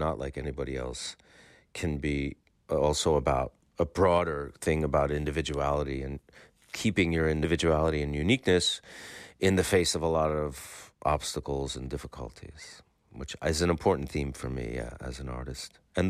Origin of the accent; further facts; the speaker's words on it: New York, United States; As a New Yorker, because he was such an iconic one